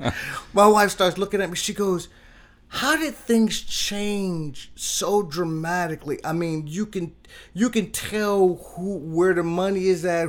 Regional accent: Milwaukee, Wisconsin, United States; I grew up in Milwaukee.

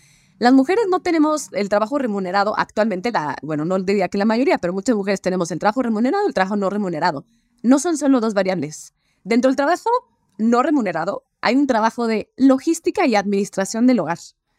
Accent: Mexico; aquí las tres somos mexicanas

